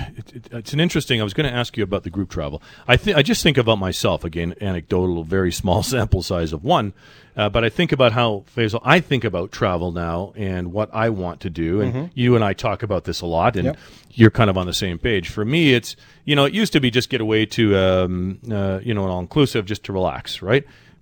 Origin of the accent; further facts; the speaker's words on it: Ireland; So, you know, I'm Irish